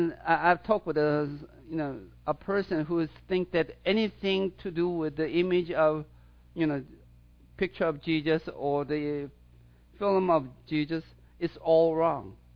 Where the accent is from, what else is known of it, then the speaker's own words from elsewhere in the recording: South Korea; English is a second language; when I was growing up in Korea, it was not unusual for the grandpa, grandma and grandpa in the house